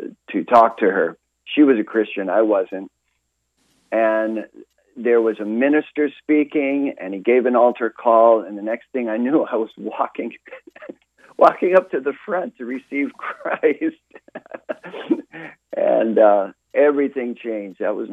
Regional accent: Kailua, Hawaii, United States; also born or lived in Kaneohe; I was born and raised in Hawaii, born in Queens Hospital, as are so many, and I grew up on the windward side of Oahu.

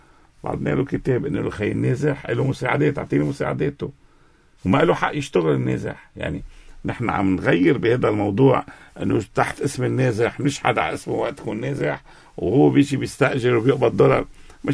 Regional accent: Ghazir, Keserwan-Jbeil, Lebanon; أنا من غزير

